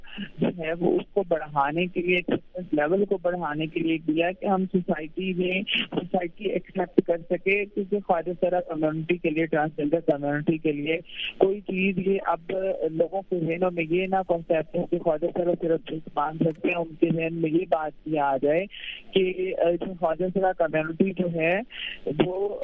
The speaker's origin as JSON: {"language": "Urdu", "town": "Okara", "region": "Punjab", "country": "Pakistan", "tie": "born or raised there", "said": "اوکاڑا سے لاہور سے 2 کلومیٹر دور جو ہے وہ یہ علاقہ ہے، یہ میرا آبائی علاقہ ہے."}